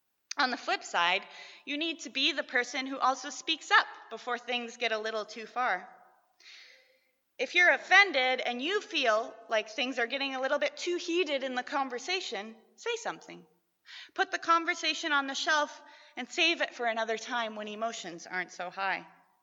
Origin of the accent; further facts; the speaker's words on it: Manitoba, Canada; I'm from Manitoba